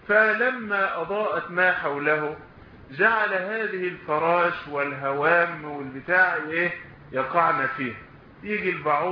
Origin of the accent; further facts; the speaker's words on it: Egypt; وملأوا بلدتنا خصوصا مصر بهذه الاحتفالات،